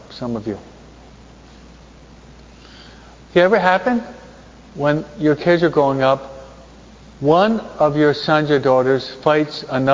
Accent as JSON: {"language": "English", "region": "New York", "country": "United States", "tie": "born or raised there", "said": "Being a New Yorker, being brought up and raised in New York on the East Coast, I'm speaking like a New Yorker now"}